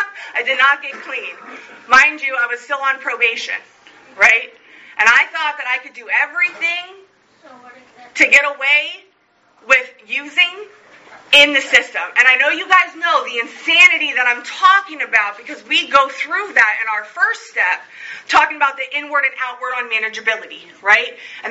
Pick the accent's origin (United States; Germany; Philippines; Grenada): United States; Florida; I was born in Broward County, got raised in Broward County, got high in Broward County, and I got clean in Broward County.